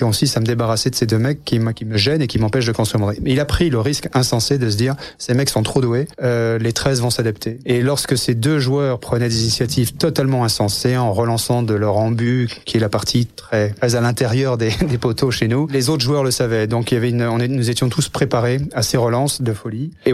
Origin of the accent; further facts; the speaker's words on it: Saint-Germain-en-Laye, Île-de-France, France; Et j'ai grandi jusqu'à 26 ans en fait à Saint-Germain-en-Laye